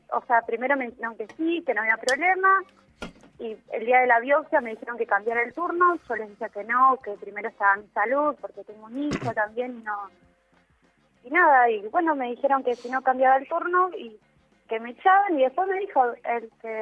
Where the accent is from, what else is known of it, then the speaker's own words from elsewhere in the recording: Entre Ríos, Argentina; Yo soy de Entre Ríos y tengo toda mi familia en Entre Ríos.